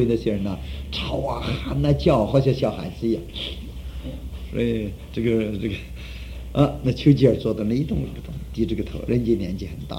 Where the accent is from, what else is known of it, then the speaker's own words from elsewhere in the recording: China; 我们中国人中国的那个傲气，我们是皇帝的子孙